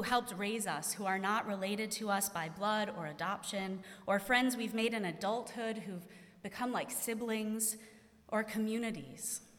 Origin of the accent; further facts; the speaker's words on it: North Andover, Massachusetts, United States; in my hometown of North Andover, Massachusetts, which is north of Boston